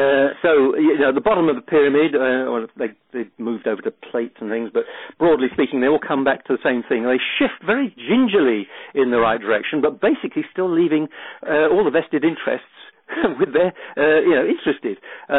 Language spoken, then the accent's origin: English; England, United Kingdom; although I'm English, I'm more familiar with what goes on in America